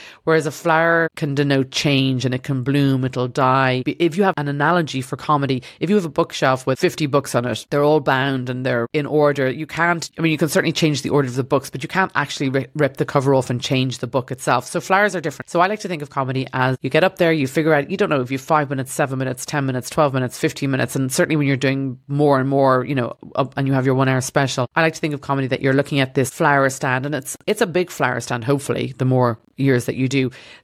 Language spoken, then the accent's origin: English; Dublin, Leinster, Ireland; I grew up in Dublin and on Moore Street or Grafton Street